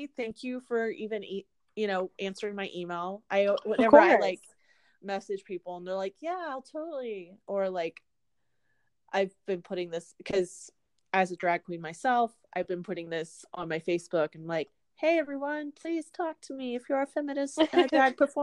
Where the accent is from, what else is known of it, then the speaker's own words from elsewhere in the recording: Houston, Texas, United States; I'm from Houston originally.